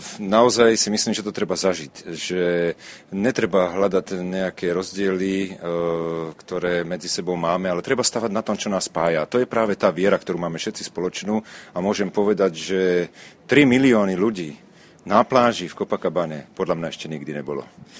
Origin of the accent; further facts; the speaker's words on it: Smolenice, Trnava Region, Slovakia; som rodák zo Smolenic, pod úpete Malých Karpat